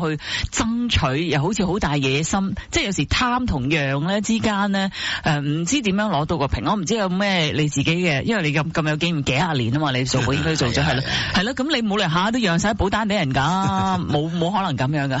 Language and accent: Cantonese; Guangdong, China; 即系我哋广东人咧成日话瞻仰三宝